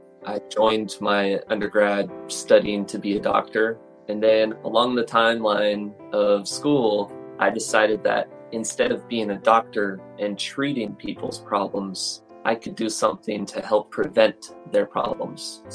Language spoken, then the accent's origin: English; California, United States; I'm from California.